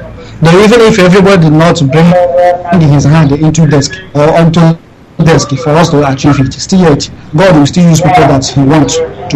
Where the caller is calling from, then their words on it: Dakar, Senegal; I am coming from Dakar, Senegal.